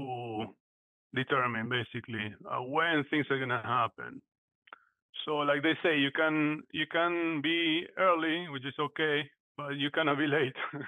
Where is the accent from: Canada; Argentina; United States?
Argentina; English is a second language; I was born in Argentina, and when we were kids, we had hyperinflation, basically.